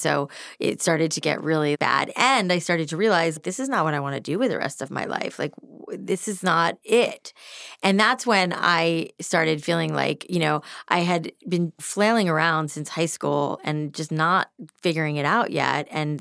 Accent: Florida, United States; I grew up in South Florida, I'd never really been anywhere

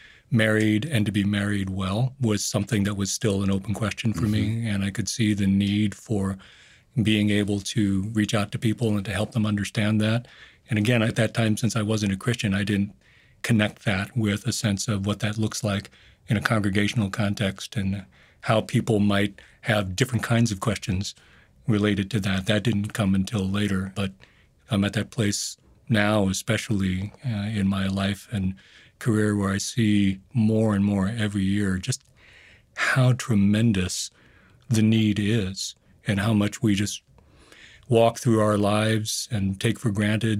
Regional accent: California, United States; I grew up in the Bay Area.

